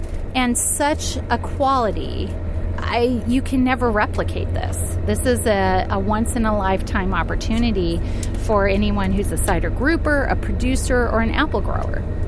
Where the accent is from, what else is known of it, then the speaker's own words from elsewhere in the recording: Jupiter, Florida, United States; Well, I am from Jupiter, Florida.